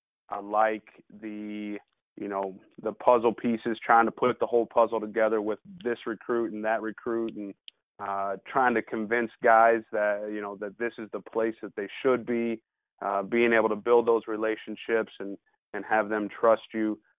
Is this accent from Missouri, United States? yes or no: no; Kentucky, United States; obviously growing up in Kentucky and our relationship starting when you were at the University of Kentucky